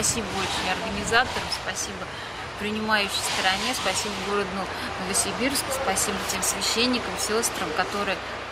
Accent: Moscow, Russia; из Москвы.

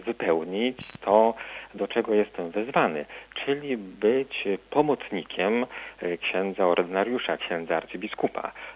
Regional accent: Wrocław, Lower Silesian Voivodeship, Poland; Pochodzę z archidiecezji wrocławskiej, tutaj się urodziłem, wychowałem, seminarium duchowne we Wrocławiu i moja posługa kapłańska, duszpasterska cały czas tej właśnie diecezji przebiegała.

